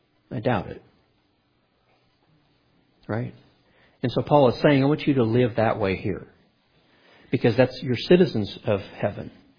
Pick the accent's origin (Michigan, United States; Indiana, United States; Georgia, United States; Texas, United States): Texas, United States; El Paso; born there; I was born in El Paso, Texas, so my birth certificate is in Austin.